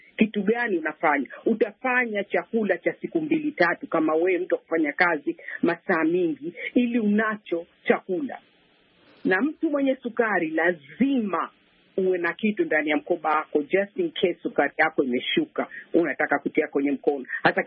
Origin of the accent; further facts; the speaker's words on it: Zanzibar, Tanzania; Mimi nimetoka kwetu Zanzibar juzi, just kiasi mwezi uliopita